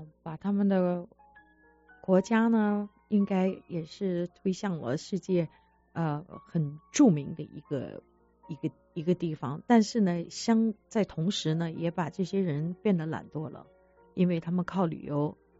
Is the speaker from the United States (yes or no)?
no; North China, China; 因为我是北方人嘛